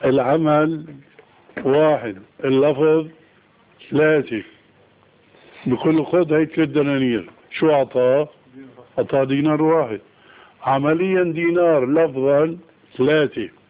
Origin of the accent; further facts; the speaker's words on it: Damascus, Damascus Governorate, Syria; أنا أعرف بعض القضاة في المحاكم الشرعية عندنا في دمشق،